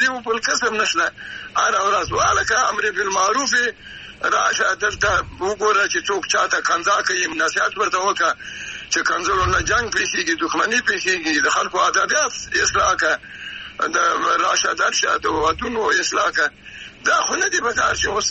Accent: Afghanistan; نو دوی بعد چې زه افغان یم نارینه

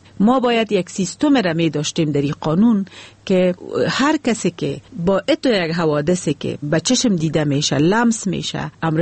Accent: Afghanistan; ما افغان هستیم،

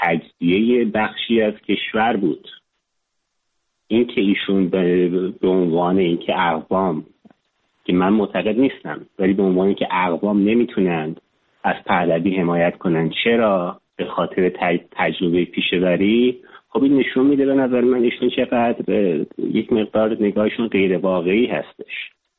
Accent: Mazandaran, Iran; من خودم مازندرانیم

